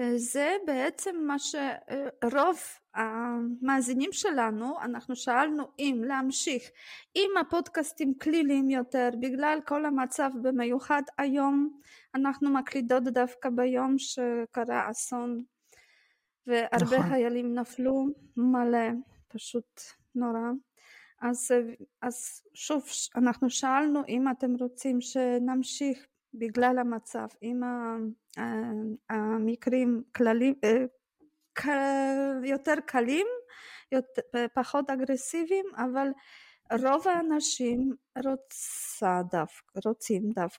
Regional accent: Poland; Hebrew is a second language; moved away as an adult; now in Israel; אני נולדתי בפולין ואני לא צברית, אני פולניה מקורית וגאה, פולניה גאה גם, מאוד. עליתי ב-2000 בגלל שהתחתנתי עם בעלי שהוא ישראלי.

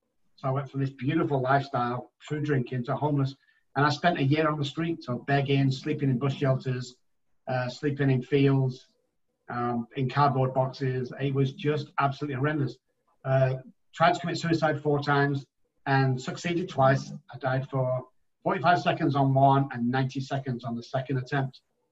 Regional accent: Manchester, North West England, United Kingdom; now in San Antonio, United States; Obviously, I'm in San Antonio, Texas now, but I'm originally from Manchester in the United Kingdom. And I grew up there with my family.

